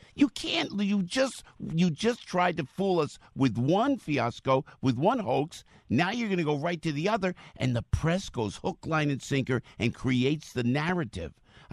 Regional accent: Newark, New Jersey, United States; But I'm a street guy. I'm from Bloomfield Avenue outside of Newark. I'm a street guy.

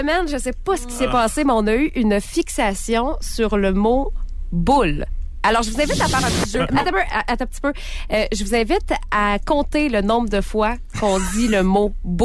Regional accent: Quebec, Canada; accent: Mauricie; moi je viens de la Mauricie, hein. Puis tu peux sortir la fille de la Mauricie, mais tu peux pas sortir la Mauricie de la fille. Okay. L'accent de la Mauricie m'a pogné solide.

